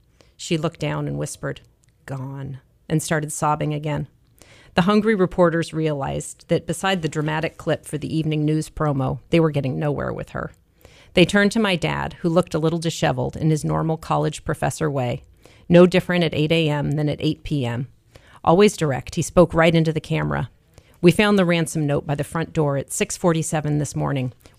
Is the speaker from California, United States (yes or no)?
yes; Los Angeles, California, United States; now in Rye, United States; I am from Los Angeles. Okay. All of my people are from Los Angeles.